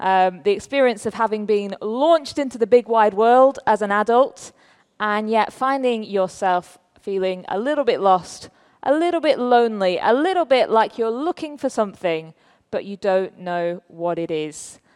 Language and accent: English; North West England, United Kingdom; now in London, United Kingdom; I grew up in Lancashire for the most part, but now live in southwest London in a place called Chessington.